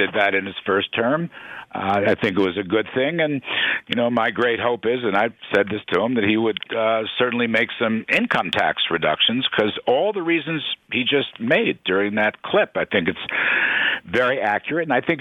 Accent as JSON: {"language": "English", "region": "Connecticut", "country": "United States", "tie": "born or raised there", "said": "Just like, take a look at my home state of Connecticut, for example"}